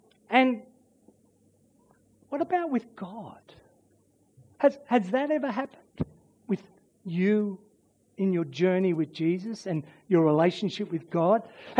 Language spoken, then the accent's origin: English; Sydney, New South Wales, Australia; I grew up in Sydney.